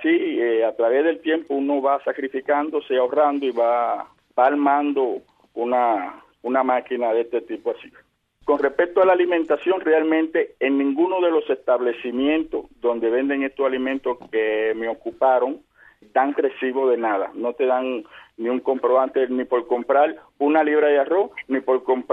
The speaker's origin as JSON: {"language": "Spanish", "country": "Cuba", "said": "Mira, como todo cubano, lo que ganamos realmente no alcanza para comprar una computadora"}